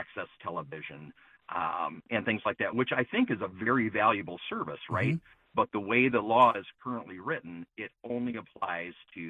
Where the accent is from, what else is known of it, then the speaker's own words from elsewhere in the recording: Michigan, United States; And so, I mean, I'm from Oakland County. Oakland County averages about 5 to 6 streaming services per household.